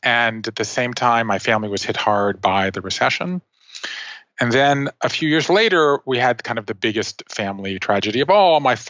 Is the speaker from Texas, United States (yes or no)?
no; Savannah, Georgia, United States; I grew up in Savannah, Georgia. I went to college.